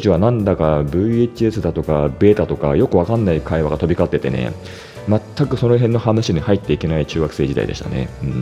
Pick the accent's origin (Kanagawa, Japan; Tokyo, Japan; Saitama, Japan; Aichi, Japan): Tokyo, Japan; Toshima; 私は昭和51年の1月生まれなんですけども、まあ生まれた時からまあ東京豊島区でね、生まれ育ったんですけども、まあ小さいアパートでね、まあ小さいって言ってもまあ書いてある通り、まあ6畳一間のさねアパートなんですよ。